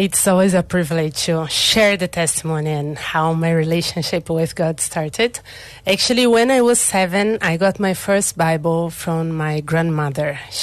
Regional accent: Brazil; I'm from Brazil.

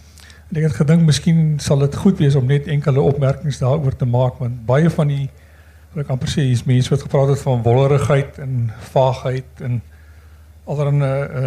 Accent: Stellenbosch, Western Cape, South Africa; now in Windhoek, Namibia; ek kom van Windhoek, in Namibia. Ek beskou myself as 'n Stellenbosser, maar ek bly al 30 jaar in Namibia, ek werk daar

